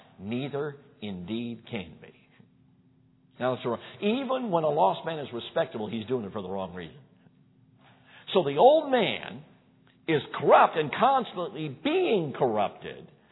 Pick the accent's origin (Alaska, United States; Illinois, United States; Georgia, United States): Illinois, United States; Chicago; Okay, I grew up in Chicago. You had to drive a while to get to agriculture.